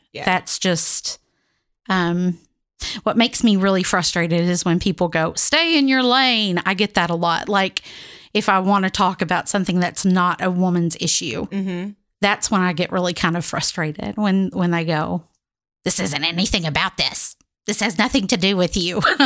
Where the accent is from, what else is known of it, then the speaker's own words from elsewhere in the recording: Arkansas, United States; now in Indiana, United States; You know, I grew up in Arkansas, and Arkansas is a red state and has a lot of backward stuff about it.